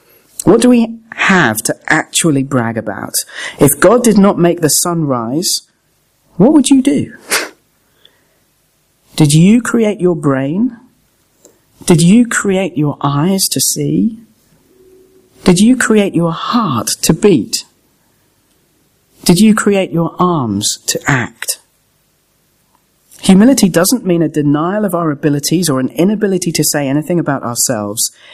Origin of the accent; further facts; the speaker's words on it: United Kingdom; And as a Brit, I found myself feeling very proud